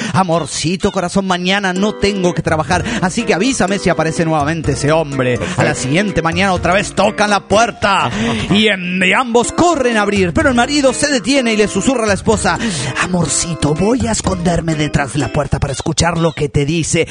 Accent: San Luis, Argentina; de San Luis, Argentina.

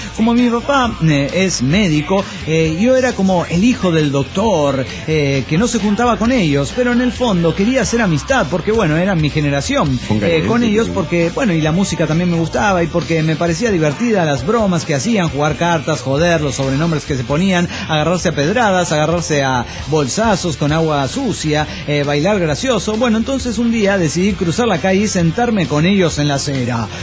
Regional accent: Managua, Nicaragua; En mi barrio, un barrio pobre de Managua, los chavalos ponían esa música a todo volumen los fines de semana

